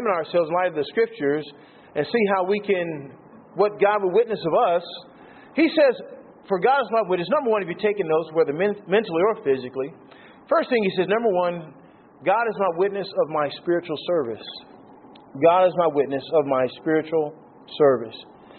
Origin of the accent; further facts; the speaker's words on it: United States; moved away; I had someone call me this week that knows I'm originally from the United States